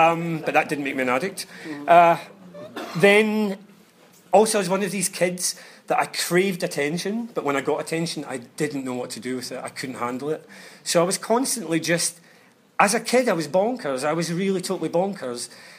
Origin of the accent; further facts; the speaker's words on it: Glasgow, Scotland, United Kingdom; I come from Glasgow. I was born in Glasgow.